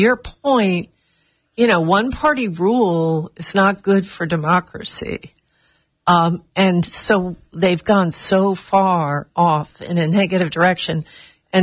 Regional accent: New York, United States; I grew up in New York.

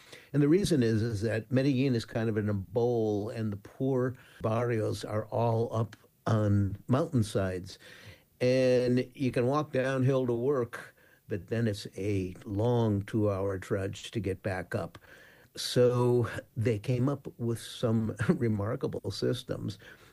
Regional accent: Minnesota, United States; it's a chapter that really struck home for me because I grew up in Minnesota

